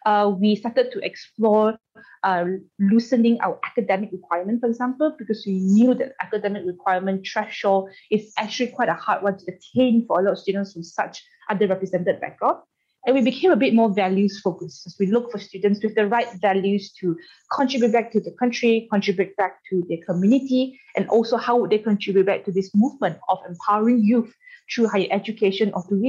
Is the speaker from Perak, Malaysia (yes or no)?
no; Kuching, Sarawak, Malaysia; And mind you, I'm also from one of the good schools, so-called, of Kuching. I'm from Kuching as well.